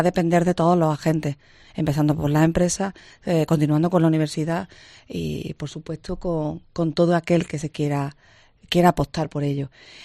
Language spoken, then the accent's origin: Spanish; Córdoba, Andalusia, Spain; Y a mí me pone mi tierra, Córdoba, y por eso di este paso.